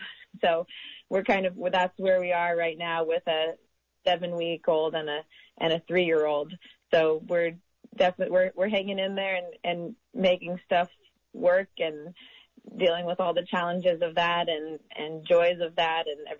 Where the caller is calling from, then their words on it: Covelo, California, United States; So I'm joining you from Round Valley up in Mendocino County, also a town known as Covelo.